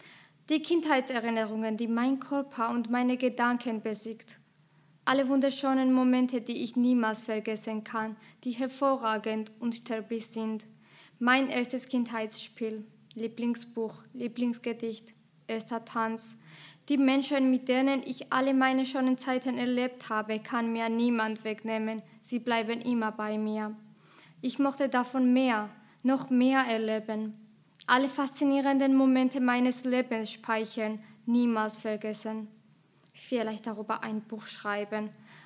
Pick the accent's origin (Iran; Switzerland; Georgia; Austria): Georgia; now in Hamburg, Germany; Ich komme aus Georgien